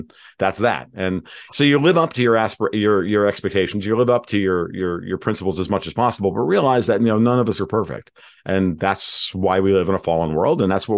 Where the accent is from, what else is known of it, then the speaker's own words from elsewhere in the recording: United States; But again, I'm an American